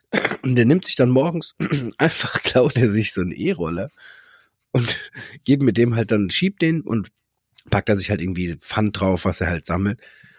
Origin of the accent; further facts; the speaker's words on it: Bischofsheim, Germany; weil ich komme halt aus Bischofsheim und das Wappentier ist ein Frosch